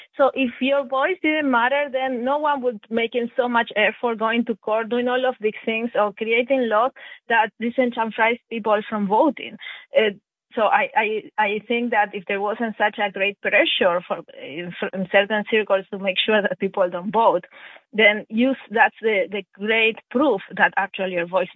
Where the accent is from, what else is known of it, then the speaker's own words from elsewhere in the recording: Argentina; I am personally from Argentina.